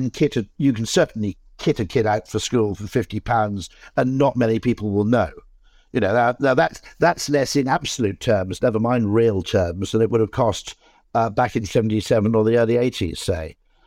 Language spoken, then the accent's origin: English; Wales, United Kingdom; I grew up in South Wales, not in a particularly impoverished part of it